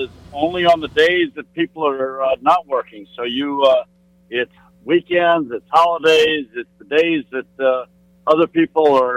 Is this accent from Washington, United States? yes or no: no; Plymouth, Massachusetts, United States; I started in Plymouth, Massachusetts, a good New England state, good New England town.